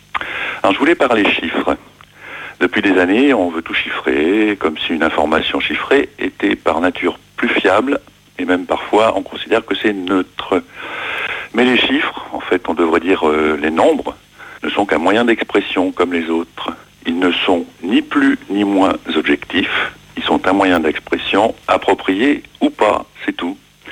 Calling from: Houilles, Île-de-France, France; de Houille dans les Yvelines.

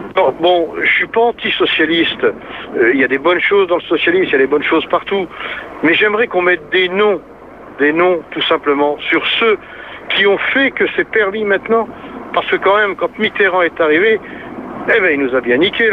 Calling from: Toulouse, Occitanie, France; je suis de Toulouse. J'écoute toujours votre émission sur la route

